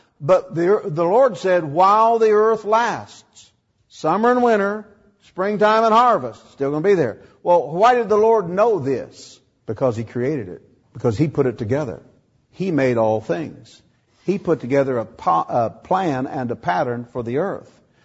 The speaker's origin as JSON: {"language": "English", "region": "Indiana", "country": "United States", "tie": "born or raised there", "said": "When I grew up in Indiana, the average size farm in our county was 136 acres."}